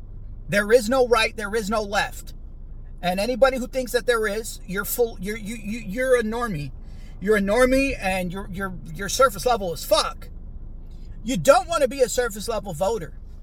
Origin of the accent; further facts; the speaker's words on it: United States; I am an American and I am here raising a family and I am trying to see that America thrives.